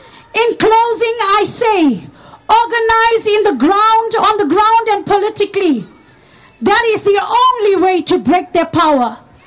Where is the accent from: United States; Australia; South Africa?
South Africa; now in Netherlands; As a South African